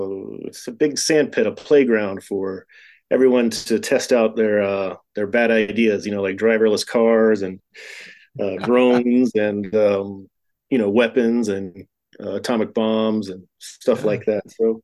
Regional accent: Tampa, Florida, United States; now in Las Vegas, United States; No, I grew up in Tampa, Florida, death metal capital of the world.

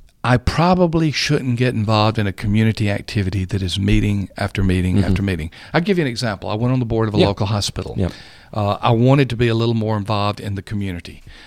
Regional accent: Franklin, Tennessee, United States; We work in Nashville. I live in Franklin, all in the metro Nashville area. But I discover things about my hometown, Franklin, every week.

